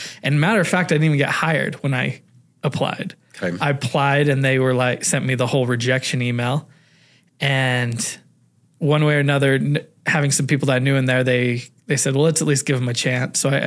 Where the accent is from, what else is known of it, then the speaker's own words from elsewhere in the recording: Orem, Utah, United States; Growing up in Orem, went through Orem Elementary, Lake Ridge, and Mountain View, right?